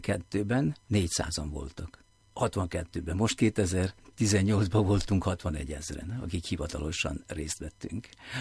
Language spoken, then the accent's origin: Hungarian; Vojvodina, Serbia; én pedig délvidéki magyar vagyok, szerbiai magyar